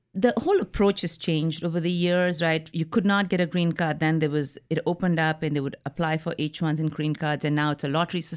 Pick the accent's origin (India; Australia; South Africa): India; moved away; Everything is so different here than what I grew up from in India.